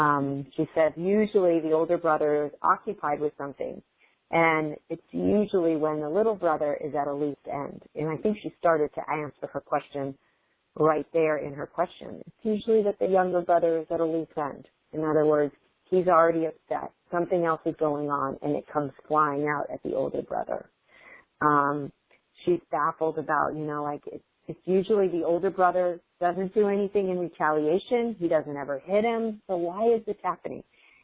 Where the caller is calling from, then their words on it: Austin, Texas, United States; I'm calling from Austin, Texas.